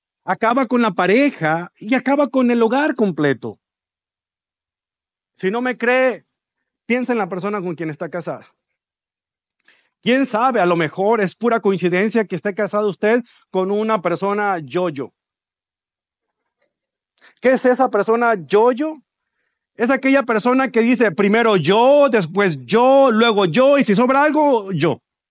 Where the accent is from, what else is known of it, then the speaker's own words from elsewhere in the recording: Mexico; cuando estamos afuera gritamos que somos bien mexicanos